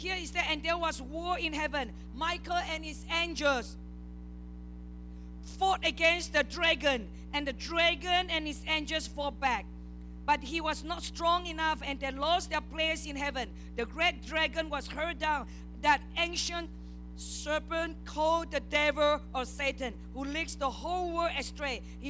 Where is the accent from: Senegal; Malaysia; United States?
Malaysia; Praise the Lord. I am Malaysian too.